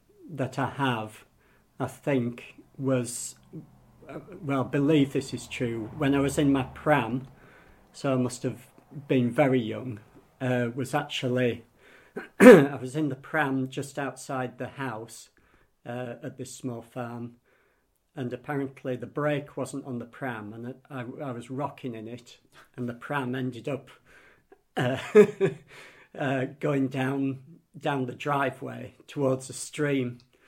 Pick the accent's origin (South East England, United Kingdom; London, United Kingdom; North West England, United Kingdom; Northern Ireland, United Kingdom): North West England, United Kingdom; I was born in Lancaster Infirmary. But at that point, my parents were living on a very small farm, quite close to where we are now, between Burton and Ingleton, sort of West House area.